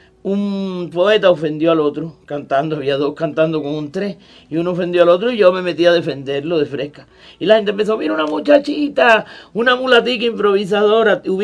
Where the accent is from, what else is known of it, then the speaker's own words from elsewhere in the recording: Holguín, Cuba; yo fui una niña campesina, nací en Holguín, provincia de Holguín, Vanes, campo adentro en un barriecito que se llama Arroyón de Flores, hoy Cooperativa 26 de Julio. Ahí nací